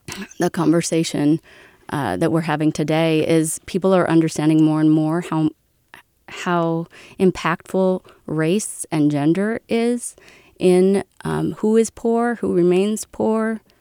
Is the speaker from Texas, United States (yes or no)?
no; California, United States; I'm from Northern California, and we did move around a lot.